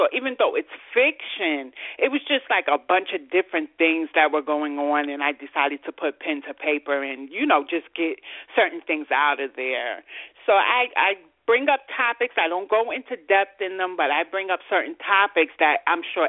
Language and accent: English; Bronx, New York, United States; also born or lived in Brooklyn; I am a Bronx diva, but I did live in Brooklyn for 3.5 years, but I'm mainly from the Bronx. I do not want to leave the Bronx, you know, as long as I'm in New York City